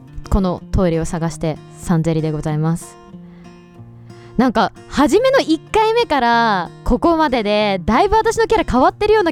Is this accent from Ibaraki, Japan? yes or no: no; Shizuoka, Japan; now in Tokyo, Japan; 私静岡県出身で、あの今年こっちの方に、まあ、東京の方に来たんですけど